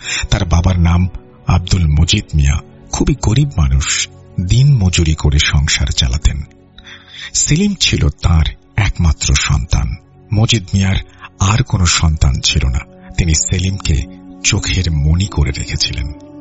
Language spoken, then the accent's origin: Bangla; Dhaka, Dhaka Division, Bangladesh; আমার বাড়ি ঢাকা জেলার কামরাঙ্গীর চর থানার কাছে মাদ্রাসাপাড়া এলাকায়।